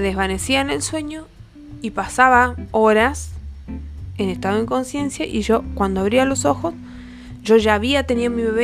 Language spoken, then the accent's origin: Spanish; Mendoza, Argentina; Como buena mendocina, no sé por qué, porque habitualmente no lo hago, pero me han dado un sueñazo.